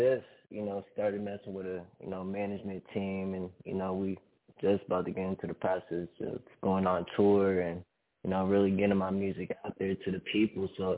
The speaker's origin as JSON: {"language": "English", "region": "Minnesota", "country": "United States", "said": "You know, I'm from Minnesota."}